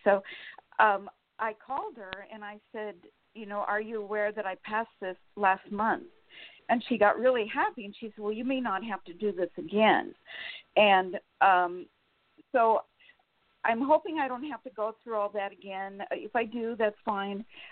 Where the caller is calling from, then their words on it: Sacramento, California, United States; Thank you. … from Sacramento, California.